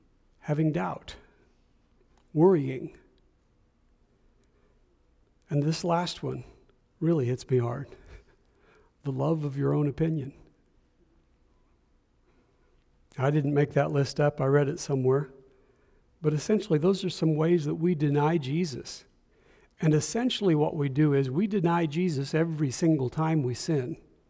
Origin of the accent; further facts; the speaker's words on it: Missouri, United States; And a lot of people can recognize that we're from Northwest Missouri because we talk like we do, all right? We speak with accents that we grew up